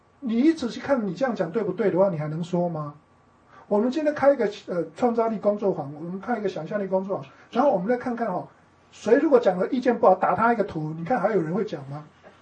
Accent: Taiwan; accent: Taiwanese Mandarin; 你捏我打我杀我都一样是讲台湾国语啊

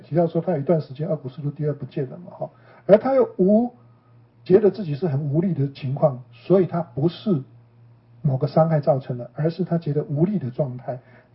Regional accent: China; 像我们中国人，我今天去洗车

